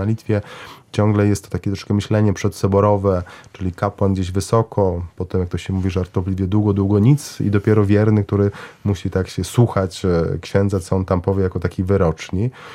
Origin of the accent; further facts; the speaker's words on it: Łódź, Łódź Voivodeship, Poland; also born or lived in Vilnius; now in Lublin, Poland; Faktycznie pochodzę z Łodzi, poprzez Wilno gdzieś dotarłem, a teraz... Jeszcze w Lublinie.